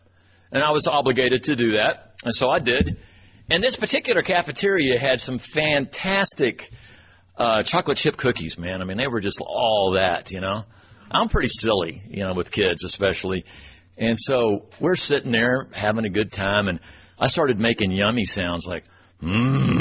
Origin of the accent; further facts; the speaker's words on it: Abilene, Texas, United States; came back to my hometown here of Abilene and went to graduate school.